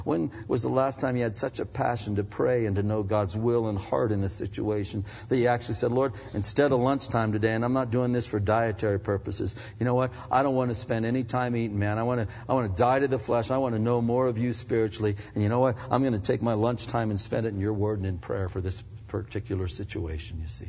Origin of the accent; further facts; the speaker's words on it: New Castle, Pennsylvania, United States; I was a kid growing up. We'd go to the city, to Youngstown, Ohio. Sometimes we're from Newcastle